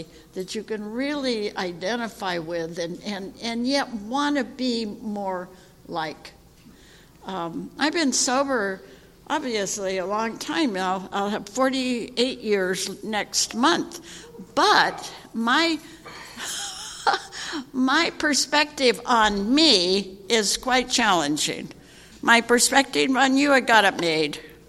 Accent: Santa Monica, California, United States; And so I was born and raised in Santa Monica, so I'm a native Californian, and I loved growing up in that town.

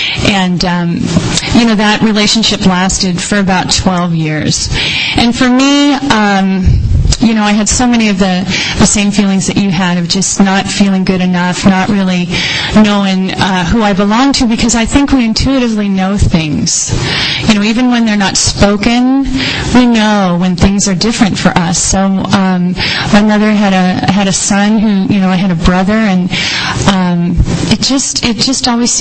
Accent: Modesto, California, United States; born there; I was born in Modesto, California, home of American Graffiti and Gallo Wine.

